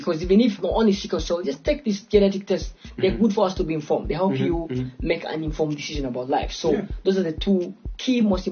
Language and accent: English; Kampala, Central Region, Uganda; So in Kampala, there's a slum part called Katanga. Mm-hmm. So Katanga is next to Wandeke. So basically, I grew up the boundaries in Wandeke there, where down this side is Katanga, and way above is the posh rich side. So that's where I definitely grew up.